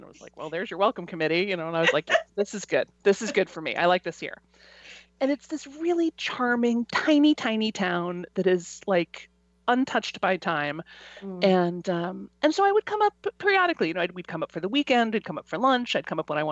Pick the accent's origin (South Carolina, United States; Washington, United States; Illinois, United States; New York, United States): Illinois, United States; Chicago; also born or lived in Los Angeles; I grew up in Chicago. I loved living in Chicago. I then moved to, spent 15 years living in LA, and I loved living in LA.